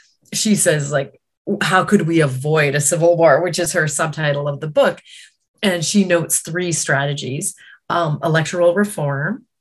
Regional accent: Canada; I had a really interesting experience as a Canadian reading this book in 2022.

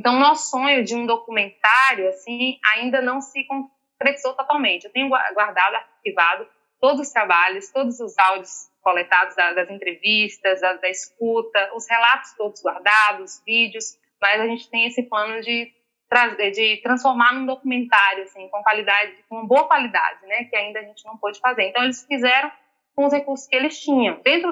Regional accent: Boninal, Bahia, Brazil; Porque eu sou de uma comunidade rural muito próxima dali. Eu sou da comunidade da Duas Passagens, que fica a cerca de 15 quilômetros da cidade de Boninal.

